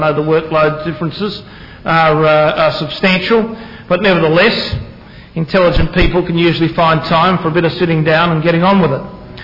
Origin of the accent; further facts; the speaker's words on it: Western Australia, Australia; In my home state of Western Australia, 1.8 million hectares are currently salt affected